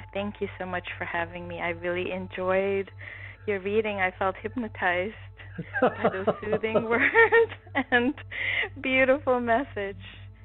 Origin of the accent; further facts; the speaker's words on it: Suriname; In Suriname itself, we call it Suriname.